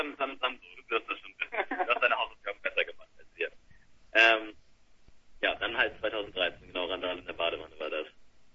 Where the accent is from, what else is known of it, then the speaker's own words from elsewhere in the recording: Hamburg, Germany; Wir beide kommen aus Hamburg. Es gibt noch einen dritten aus Hamburg